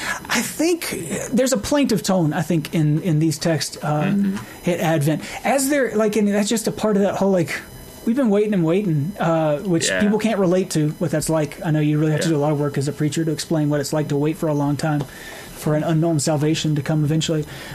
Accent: Lincolnton, North Carolina, United States; they are managed by Jimmy Ryan, who I grew up with in Lincolnton and was involved in LYO stuff with.

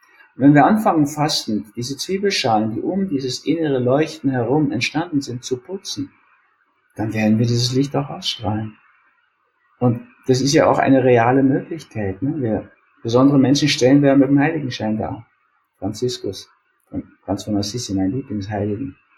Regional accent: Austria; Der will scheinbar keinen Krieg mit Russland. Bin ich als Österreicher sehr froh, ehrlich gesagt.

